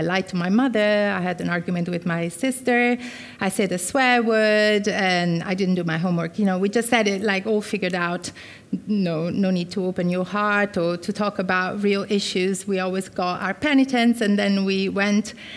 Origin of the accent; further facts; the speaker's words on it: Italy; I was brought up in Italy in a Catholic household